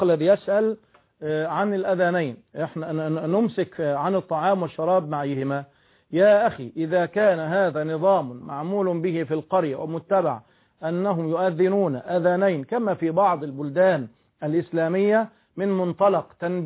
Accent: Egypt; في الأذان الثاني الذي يؤذن فيه 14 دقائق تقريبا كما التوقيت عندنا في مصر.

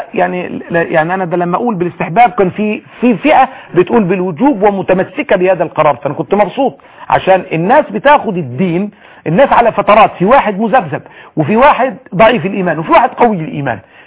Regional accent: Egypt; كما تقول البنطلون بيقول عندنا في مصر

